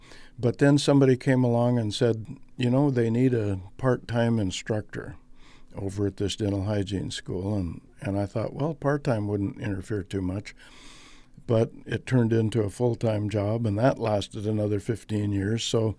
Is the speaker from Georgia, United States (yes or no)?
no; Alaska, United States; I was born in Kanakanak.